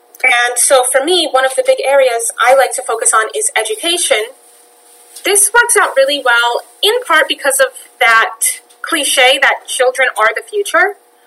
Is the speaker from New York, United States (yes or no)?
yes; New York City, New York, United States; So, I grew up in New York City with a visible physical disability.